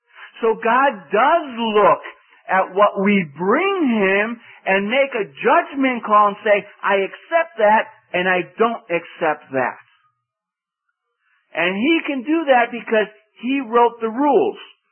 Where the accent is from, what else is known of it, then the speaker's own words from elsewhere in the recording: Spain; You know, we come from Spain, and in Spain we have mad cow disease.